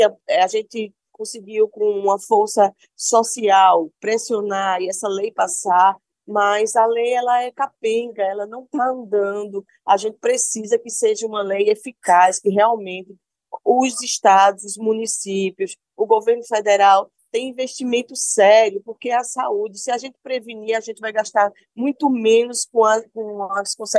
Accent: Pernambuco, Brazil; nos municípios mais simples, que é o do qual eu faço parte, eu sou do Agreste do Estado de Pernambuco.

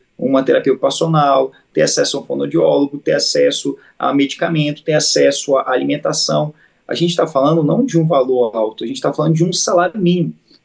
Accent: Maranhão, Brazil; Só no estado do Maranhão, como eu disse, que é o estado de onde eu venho

